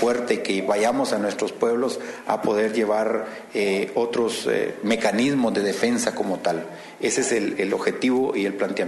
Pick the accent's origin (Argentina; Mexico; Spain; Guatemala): Guatemala; esta es una lucha que siempre nos ha gustado como guatemalteco remarcar